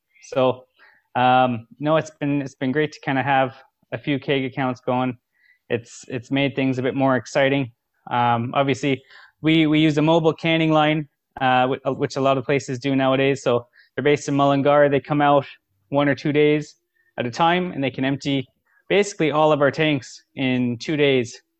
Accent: Montana, United States; moved away as an adult; I'm from Montana in the States.

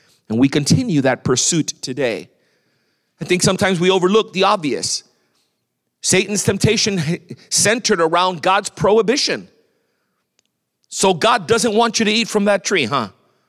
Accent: Miami, Florida, United States; And I'm from the state of Florida, I'm from Miami.

